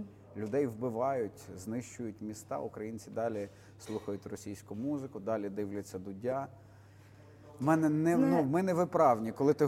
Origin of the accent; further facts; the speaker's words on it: Dubno, Rivne Oblast, Ukraine; І це відбувається не тільки в моєму рідному Дубні, неподалік Тернополя.